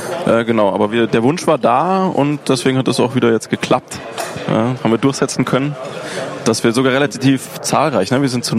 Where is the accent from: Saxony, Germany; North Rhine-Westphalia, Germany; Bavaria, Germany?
Bavaria, Germany; Munich; Wir kommen aus München.